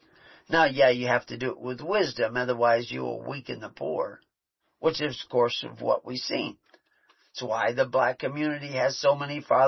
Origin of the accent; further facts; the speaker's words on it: Texas, United States; I was raised in Texas.